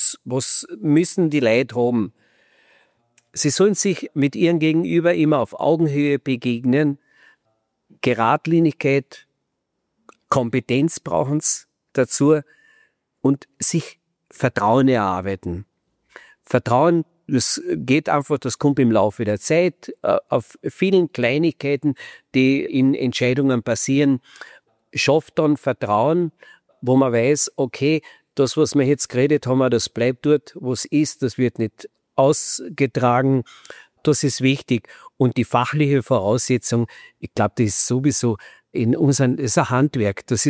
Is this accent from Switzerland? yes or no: no; Carinthia, Austria; bei uns zu Hause in Kärnten.